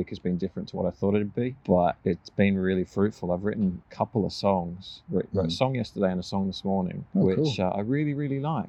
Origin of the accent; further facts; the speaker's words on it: Australia; I'm from Australia, and in Australia, at least when I was growing up, tribute bands weren't really much of a thing.